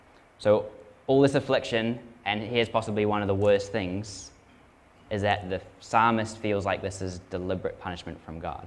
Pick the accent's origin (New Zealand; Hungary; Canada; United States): New Zealand; I kind of read that and it's like, as a Kiwi bloke, I think he's going a bit over the top